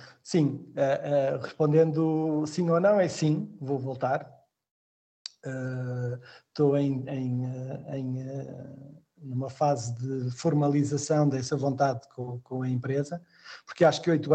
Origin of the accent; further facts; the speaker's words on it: Porto, Norte, Portugal; eu sou do Porto, eu nasci na Sé do Porto, nunca vivi na Sé, mas nasci na Ordem do Terço, na Sé.